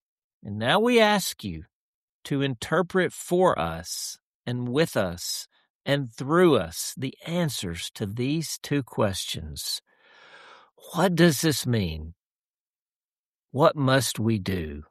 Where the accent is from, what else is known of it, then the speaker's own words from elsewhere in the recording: Dumas, United States; I have a funeral this afternoon in my hometown, getting to preside over the funeral, the celebration of life for an old family friend, Jan Farmer